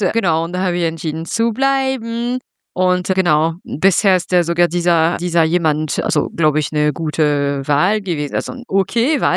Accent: France; Also ich bin Französin, wie ihr schon erwähnt habt.

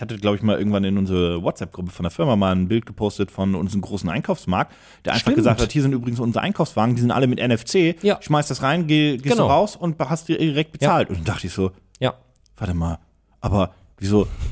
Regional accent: Stade, Lower Saxony, Germany; Du, in meiner Heimatstadt Stade ist das auch so.

